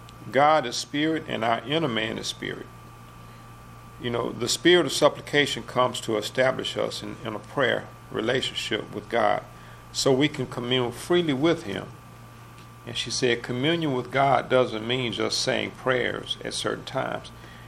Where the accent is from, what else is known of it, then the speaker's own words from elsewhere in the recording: Village Springs, Alabama, United States; my dad started pastoring a church in the Palmdale area, where we grew up in Village Springs.